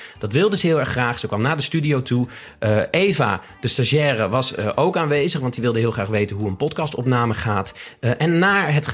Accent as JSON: {"language": "Dutch", "town": "Twello", "region": "Gelderland", "country": "Netherlands", "tie": "born or raised there", "moved": "as an adult", "lives_now": "Amsterdam, Netherlands", "said": "En toen vertelde ik dat ik ben opgegroeid in Twello. En toen ik 21 was, kwam ik in Amsterdam wonen. En ik woonde nu 15 jaar, dus ik voel me nu echt in Amsterdam."}